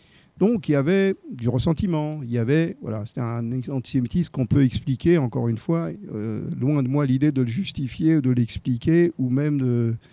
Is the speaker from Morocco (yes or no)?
no; France; J'ai été élevé en France